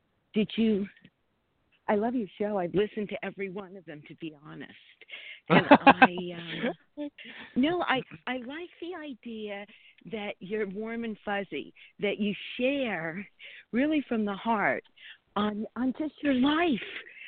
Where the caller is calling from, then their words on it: California, United States; California.